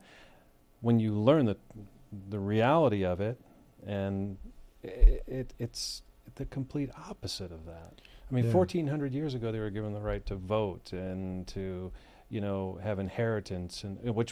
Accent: Michigan, United States; moved away as an adult; now in Boston, United States; I was raised in Michigan. I've been in Boston. I moved out there for work about 17 years ago.

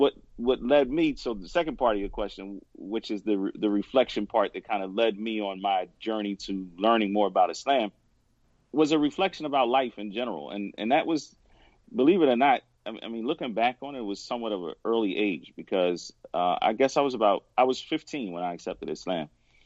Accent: Philadelphia, Pennsylvania, United States; But literally, I was raised in West Philadelphia.

